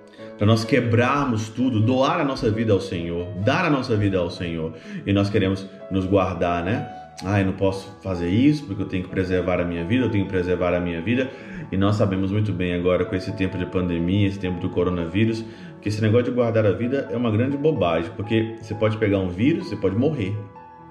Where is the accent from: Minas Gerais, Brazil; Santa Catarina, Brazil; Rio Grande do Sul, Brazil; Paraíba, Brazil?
Minas Gerais, Brazil; eu como um bom mineiro, né? Eu, como criado, nascido em Minas Gerais, né, desde criança na igreja